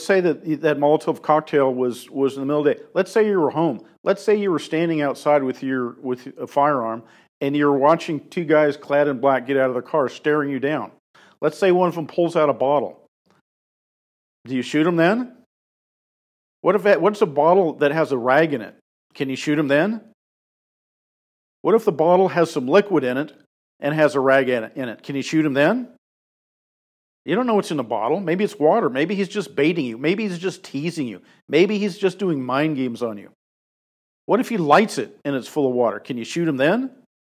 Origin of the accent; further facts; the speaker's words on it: Seattle, Washington, United States; I grew up in Seattle. I loved Seattle, past tense. It used to be an absolutely gorgeous, beautiful city.